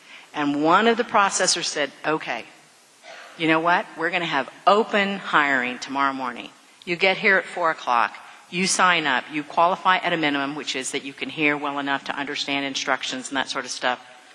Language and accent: English; Texas, United States; Really, my family's always been in Texas. You moved the border, you left us here, we're from Texas.